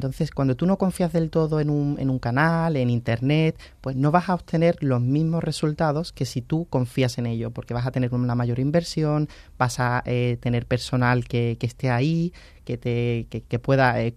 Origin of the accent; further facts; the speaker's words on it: Málaga, Andalusia, Spain; Que a lo mejor somos malagueños, pero hay muchas actividades que no conocemos, ¿no?